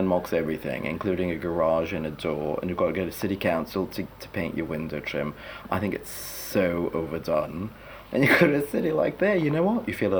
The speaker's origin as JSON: {"language": "English", "region": "New York", "country": "United States", "tie": "born or raised there", "said": "which for me as a kid growing up in New York were traditionally absolutely gorgeous shops."}